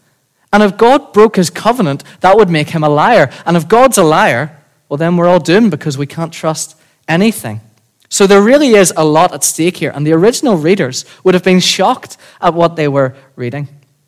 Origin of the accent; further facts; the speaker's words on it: Bangor, United Kingdom; I'm from Bangor, as you know. Been born and bred here all my life.